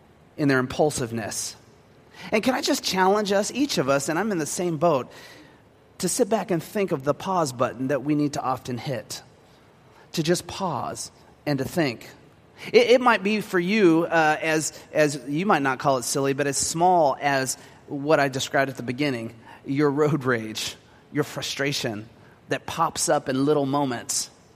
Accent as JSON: {"language": "English", "town": "Moreno Valley", "region": "California", "country": "United States", "tie": "born or raised there", "said": "I mean, I grew up in Moreno Valley Desert of California."}